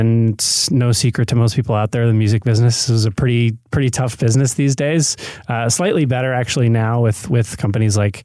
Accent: Michigan, United States; also born or lived in New York; now in Los Angeles, United States; Growing up in Michigan and then spending some years in New York, I was ready for the sunshine. So I came out here to Los Angeles on a job and apartment hunt

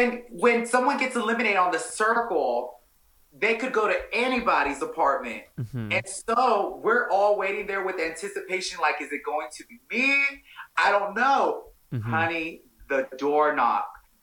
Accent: Dallas, Texas, United States; I'm from Dallas and we do things real big up in here, mm-hmm. the Big D.

